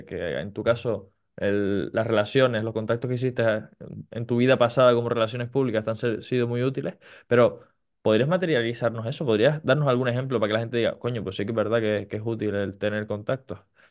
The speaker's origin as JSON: {"language": "Spanish", "region": "Canary Islands", "country": "Spain", "accent": "Canarian", "said": "yo soy canario, supongo que lo notarás por el acento."}